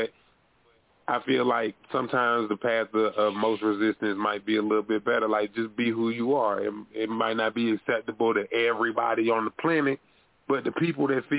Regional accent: Greensboro, North Carolina, United States; but I'm from North Carolina, born and raised, Greensboro, North Carolina.

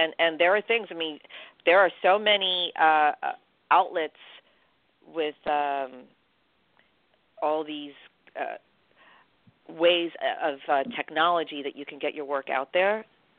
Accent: New York, United States; And I'm a New Yorker.

